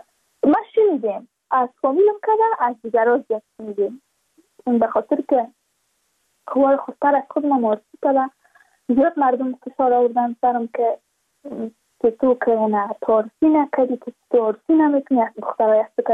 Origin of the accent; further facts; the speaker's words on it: Badakhshan, Afghanistan; ما از بدخشان هستیم